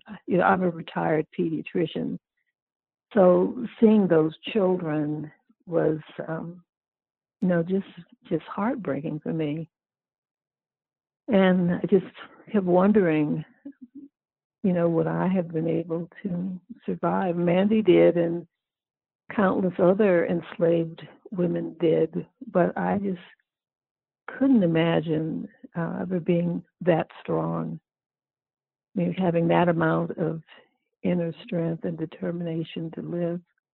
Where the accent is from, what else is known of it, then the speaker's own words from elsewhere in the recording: Oakland, California, United States; because I grew up in Oakland, California, in a kind of, I don't want to use the word privileged, I was kind of spoiled.